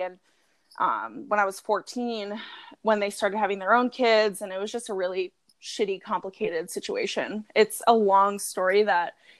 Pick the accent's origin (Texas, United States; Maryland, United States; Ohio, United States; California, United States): California, United States; also born or lived in New Jersey; I grew up in Jersey. I have lived in Jersey, but I mainly grew up in and now live in Central Coast, California.